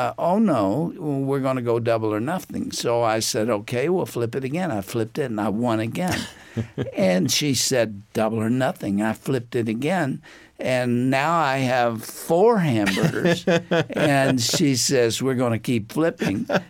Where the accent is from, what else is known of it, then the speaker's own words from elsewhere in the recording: Texas, United States; I grew up in East Texas, and my father was a pastor of a Church of the Nazarene church.